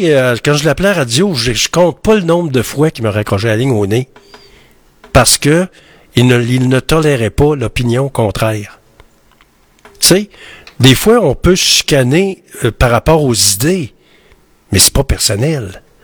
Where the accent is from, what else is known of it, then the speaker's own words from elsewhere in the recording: Quebec, Canada; Ça, ça nous rappelle qu'on est encore des Québécois, qu'on n'a pas encore été assimilés.